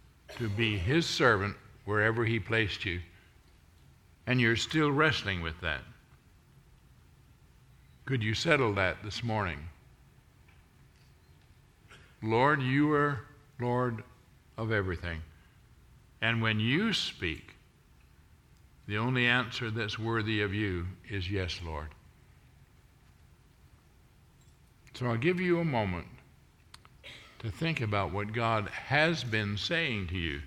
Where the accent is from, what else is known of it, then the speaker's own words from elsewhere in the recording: Western Canada, Canada; now in United States; He said that to me, and I left where I grew up in Western Canada to go to California.